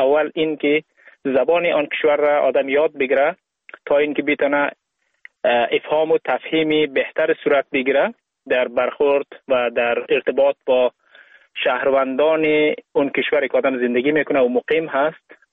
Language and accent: Persian; Ghazni, Afghanistan; born or raised there; now in Sweden